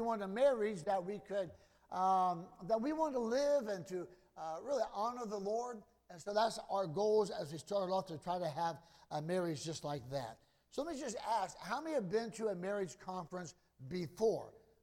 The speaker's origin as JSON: {"language": "English", "region": "Ohio", "country": "United States", "also_born_or_lived": "Minnesota", "said": "And so I'm from Ohio. I went up to Minnesota to play football after high school."}